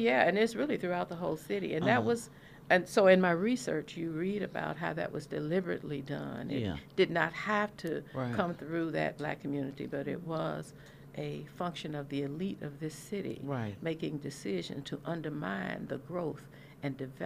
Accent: Nashville, Tennessee, United States; I am. I am from Jefferson Street.

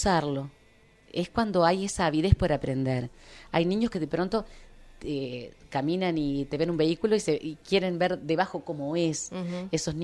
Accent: Canelones, Uruguay; Nací en Canelones.

